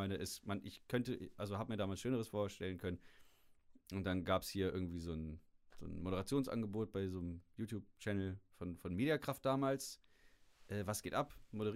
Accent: Salzgitter, Lower Saxony, Germany; also born or lived in Bad Homburg / Bremen; Tatsache, bei mir gibt es gar keinen Dialekt. Geboren in Salzgitterbad.

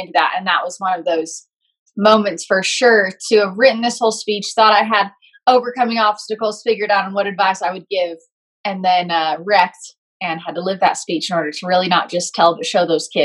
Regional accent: Utah, United States; also born or lived in California; At seven, we moved to Utah from California. And I told my dad I would only move if he bought me a Palomino Barrel horse when we got there.

